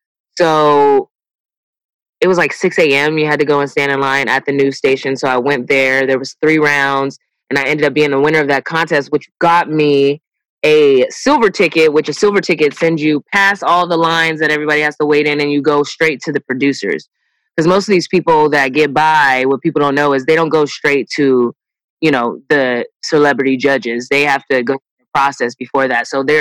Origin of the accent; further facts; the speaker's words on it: Los Angeles, California, United States; now in Sacramento, United States; I am from Los Angeles, California. Grew up there, back and forth with mom and dad. The only girl in my family, five brothers. Moved to Sacramento in about 2008.